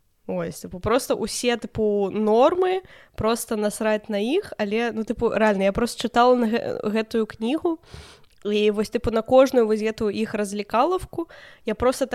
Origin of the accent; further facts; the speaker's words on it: Serabranka, Minsk Region, Belarus; Я проста вырасла ў Серабранцы